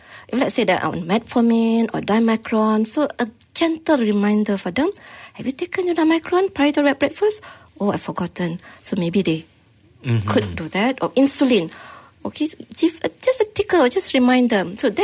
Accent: Malaysia; being Malaysian, are we willing to give up our food?

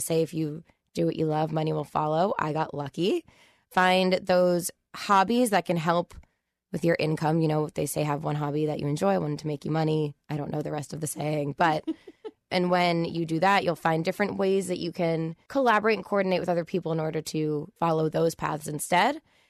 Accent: King of Prussia, Pennsylvania, United States; also born or lived in Boston; Yeah. So I grew up in King of Prussia. I was there for the majority of my life. And then my military family got transferred up to Boston, where my mom is from.

